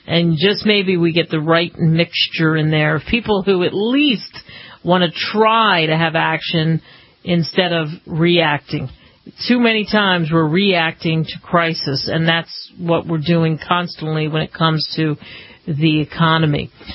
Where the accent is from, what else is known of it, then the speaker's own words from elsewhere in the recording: Pennsylvania, United States; Since I grew up outside of Philadelphia, the whole history thing really always jazzed me up